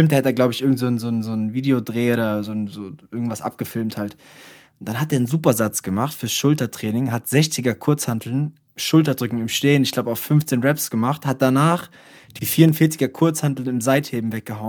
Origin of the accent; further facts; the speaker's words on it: Mannheim, Baden-Württemberg, Germany; ich komme ja aus Mannheim